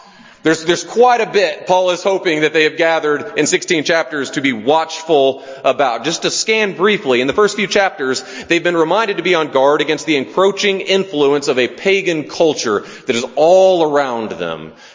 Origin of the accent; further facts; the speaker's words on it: the South, United States; We hail from the South. You may or may not hear that accent come through at times.